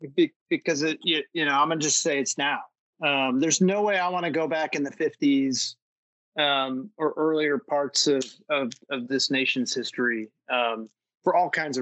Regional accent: California, United States; I grew up in California in the 70s and the 80s.

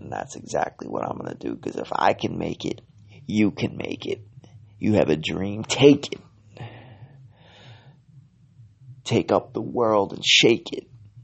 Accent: Lynn, Massachusetts, United States; straight out of Lynn.

